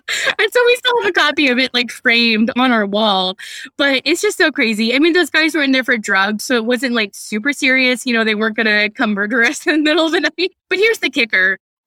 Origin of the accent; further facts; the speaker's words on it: Iowa, United States; So we lived I grew up in Northern Iowa, right? So just try to imagine Iowa stereotypes.